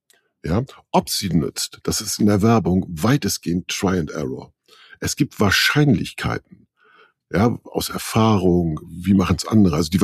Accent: Northern Germany, Germany; Ich bin Norddeutscher und fertig ist der Lack.

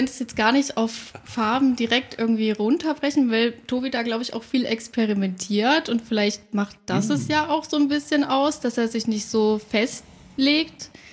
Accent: Chemnitz, Saxony, Germany; also born or lived in Leipzig; now in Berlin, Germany; Also ich bin in Chemnitz geboren, Chemnitzer Umland, auch aufgewachsen. Und genau, dann war ich 10 Jahre lang in Leipzig und jetzt bin ich seit einem halben Jahr in Berlin.

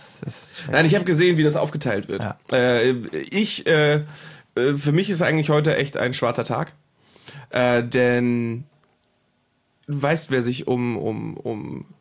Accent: Schleswig-Holstein, Germany; Ich komme übrigens aus Schleswig-Holstein.

